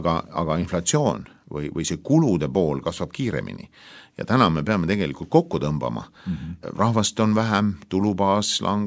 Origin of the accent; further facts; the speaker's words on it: Haapsalu, Lääne County, Estonia; Ja mina olen Haapsalust, töötan Haapsalu linnavalitsuses